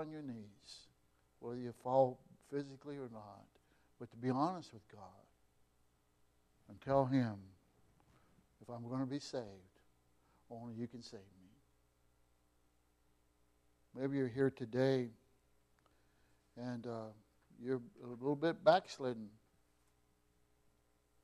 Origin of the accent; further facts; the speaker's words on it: Fossil, Oregon, United States; I come from Podunk, Oregon, a town called Fossil, 600 people, and shielded from a lot of things